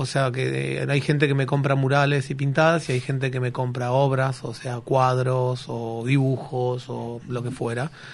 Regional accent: La Plata, Buenos Aires Province, Argentina; arranqué a pintar en el 2010 en La Plata, en Argentina, que es de donde soy.

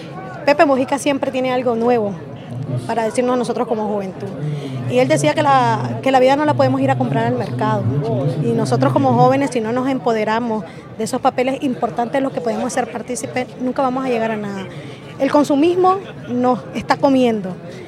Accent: Nicaragua; nosotros como pueblo nicaragüense estamos avanzando en seguir en ese modelo de diálogo, consenso y negociación

